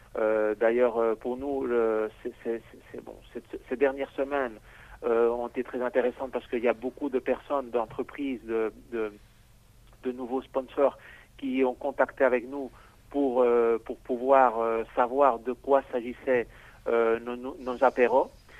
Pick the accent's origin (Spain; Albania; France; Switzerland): Spain; Alicante, Valencian Community; Moi, je suis né en Espagne, d'accord. Donc de père et de mère belges. Ma famille est belge. Et bon, moi, j'ai vécu toute ma vie à Alicante.